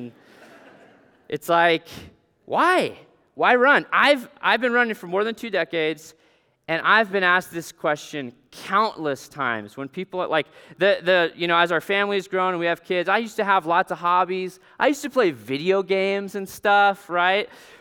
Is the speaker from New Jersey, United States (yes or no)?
no; Alaska, United States; there was a gas station about a mile and a half from my house where I grew up in Alaska called Curry's Corner.